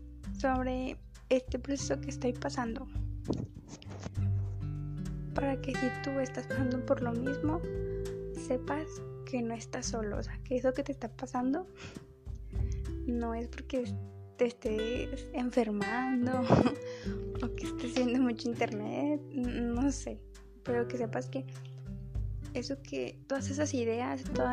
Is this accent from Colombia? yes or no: no; Mexico; yo soy de México, así que saludos de hasta donde te encuentres